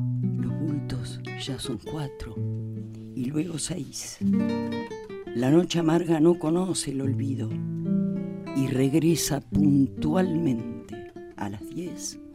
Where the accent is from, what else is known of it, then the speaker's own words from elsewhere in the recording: Buenos Aires, Argentina; somos porteños los dos.